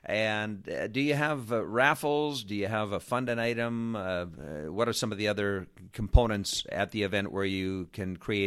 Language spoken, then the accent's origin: English; Canada; I'm Canadian, so I don't want to offend anybody.